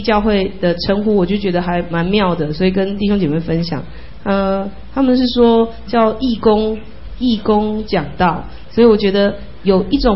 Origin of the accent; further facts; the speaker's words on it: Hualien, Hualien County, Taiwan; 因为我们花莲人比较那个靠山靠海